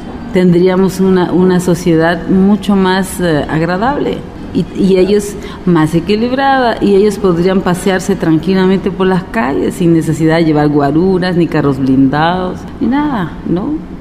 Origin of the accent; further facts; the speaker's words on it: Mexico; si somos capaces como mexicanos de ver el México profundo